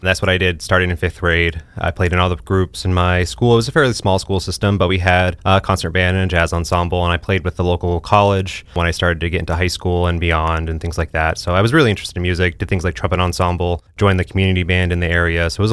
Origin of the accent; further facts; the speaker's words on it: Maine, United States; I grew up in Maine, went to school. My first degree was at University of Southern Maine, so I got my degree in music education.